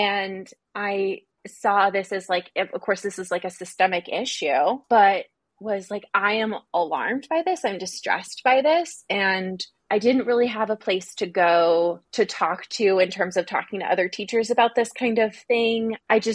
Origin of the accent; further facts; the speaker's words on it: Singapore; growing up abroad, I grew up in Singapore, which was a place that was actively colonized.